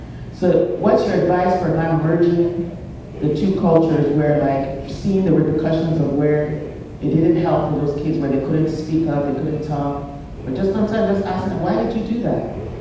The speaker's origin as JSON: {"language": "English", "country": "Nigeria", "tie": "born or raised there", "said": "growing up as a Nigerian, in a Nigerian home, you can't talk."}